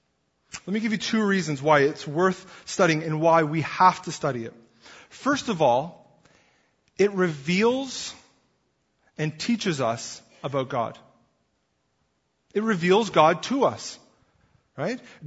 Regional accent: East Coast, United States; I'm from the East Coast, and I'm very comfortable eating lobster.

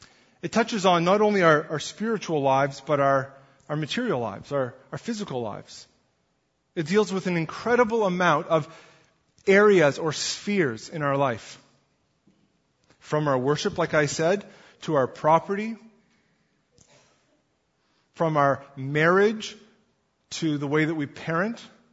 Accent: East Coast, United States; I'm from the East Coast, and I'm very comfortable eating lobster.

